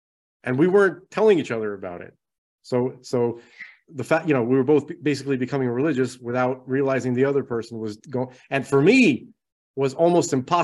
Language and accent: English; United States; born there; Well, I was born in the United States, but he was very little when he came over.